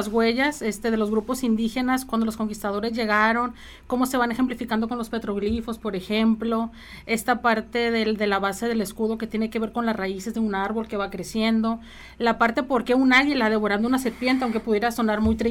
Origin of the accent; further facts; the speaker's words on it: Sinaloa, Mexico; además del ser mexicanos, ¿por qué somos sinaloenses?